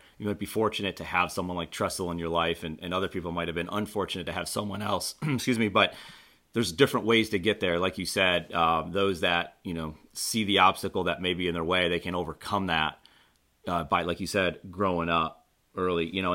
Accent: Buffalo, New York, United States; No comparison. So, and I agree because, you know, I'm from Buffalo, New York.

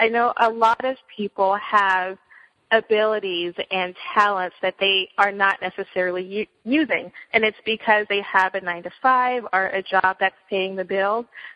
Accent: San Jose, California, United States; You know, I am a Silicon Valley native. So I grew up in the Bay Area in San Jose, and I've grown up around technology all my life.

